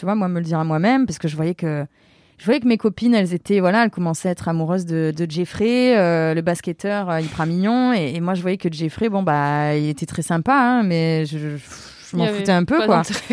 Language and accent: French; Avignon, Provence-Alpes-Côte d'Azur, France; Je viens d'Avignon, sur le pont